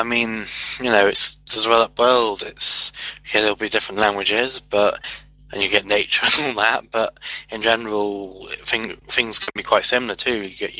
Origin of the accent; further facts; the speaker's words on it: England, United Kingdom; I'm from England